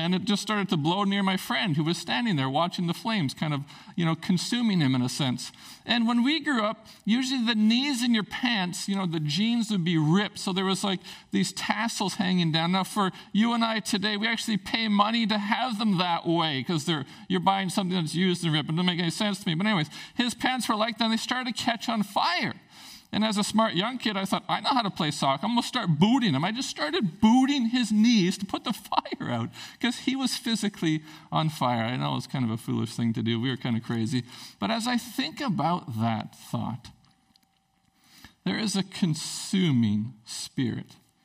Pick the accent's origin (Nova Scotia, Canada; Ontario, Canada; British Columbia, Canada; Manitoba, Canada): British Columbia, Canada; Prince Rupert; my good friend I grew up with in Prince Rupert